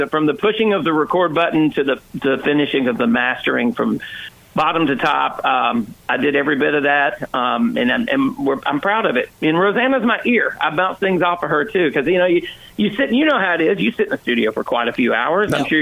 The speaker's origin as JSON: {"language": "English", "town": "Birmingham", "region": "Alabama", "country": "United States", "tie": "born or raised there", "said": "I grew up in Birmingham, Alabama"}